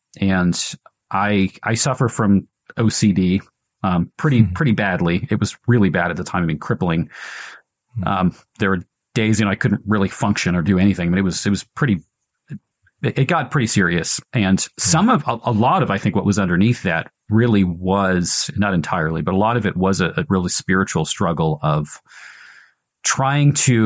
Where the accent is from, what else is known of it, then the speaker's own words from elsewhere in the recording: Massachusetts, United States; I grew up in Massachusetts where most of the churches are mainline churches that don't believe anything.